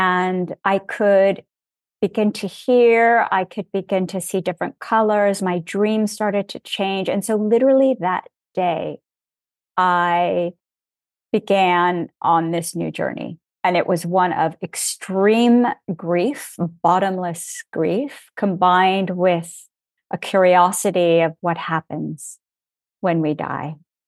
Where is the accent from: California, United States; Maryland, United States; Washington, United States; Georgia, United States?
California, United States; Los Angeles; Born and raised in Los Angeles, second generation.